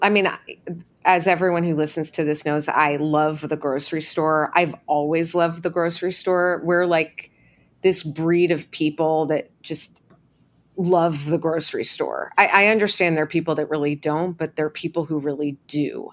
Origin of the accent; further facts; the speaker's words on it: New York, United States; Like I'm such a New Yorker, I guess I've never seen that.